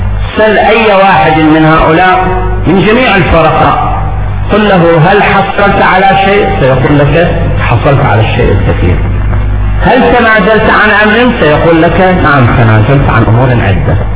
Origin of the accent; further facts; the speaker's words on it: Iraq; ولكن تارة نتحدث كعراقيين، نتحدث بغض النظر عن اللغة الطائفية أو اللغة القومية.